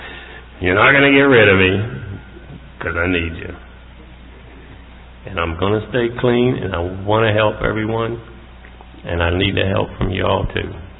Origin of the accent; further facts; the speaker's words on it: the South, United States; being that I'm from the South